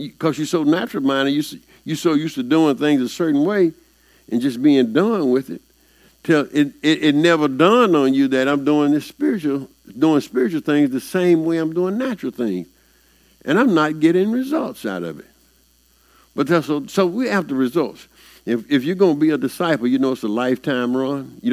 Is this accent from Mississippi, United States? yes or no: yes; Mississippi, United States; he's a Mississippi boy too. I'm from Mississippi.